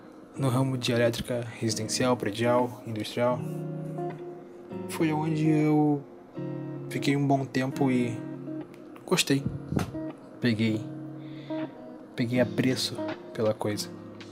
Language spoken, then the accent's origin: Portuguese; Rio de Janeiro, Brazil; mudei para o Rio de Janeiro, minha terra natal. Eu já morava fazia 10 anos fora e eu mudei para o Rio de Janeiro. Enfim, estou aqui faz 3 meses